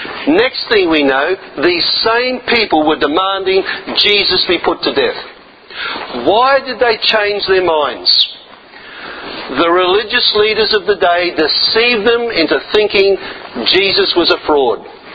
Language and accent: English; Australia; But as an Australian citizen, I choose to exercise my democratic right.